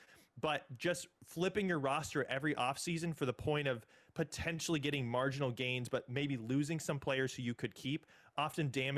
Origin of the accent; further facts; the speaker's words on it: Indianapolis, Indiana, United States; I grew up in Indianapolis. I was a Butler Bulldogs fan growing up.